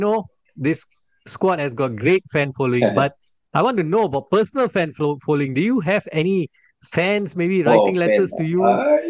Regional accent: Negeri Sembilan, Malaysia; because I'm from Negeri Sembilan

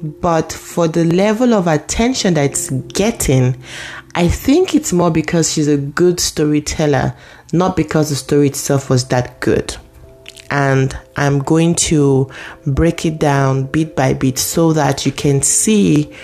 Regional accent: Nigeria; I'm Nigerian.

